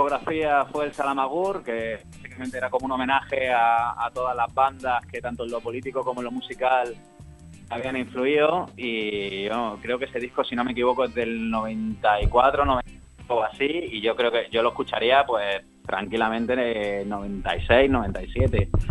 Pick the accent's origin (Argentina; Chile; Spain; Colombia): Spain; Granada, Andalusia; now in Barcelona, Spain; yo soy granadino, pero vivo en Barcelona ya desde hace varios años